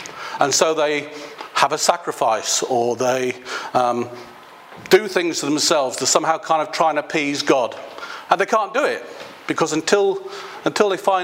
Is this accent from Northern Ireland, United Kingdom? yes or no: yes; Belfast, Northern Ireland, United Kingdom; Because I'm from Sandy Row in Belfast.